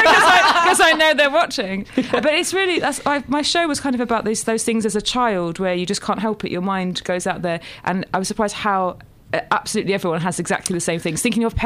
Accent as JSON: {"language": "English", "region": "East of England", "country": "United Kingdom", "tie": "born or raised there", "said": "I grew up in Essex, which is like the epicentre for this."}